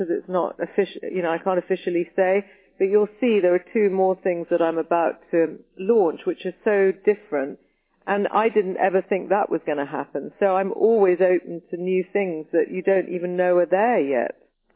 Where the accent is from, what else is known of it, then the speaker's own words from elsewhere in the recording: United Kingdom; I very much like being a part of Europe, but I'm very proud of being British. I'm very pro-British.